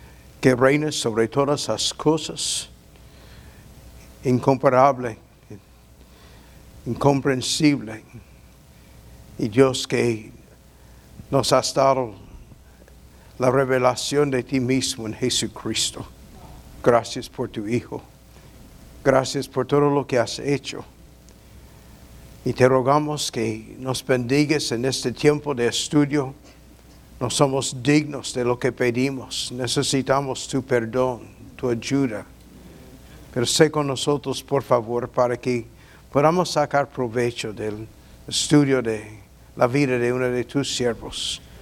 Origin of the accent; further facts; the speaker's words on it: Kentucky, United States; Yo oí ese nombre cuando era chiquito, criado en Kentucky, cuando enseñaban historia de los Estados Unidos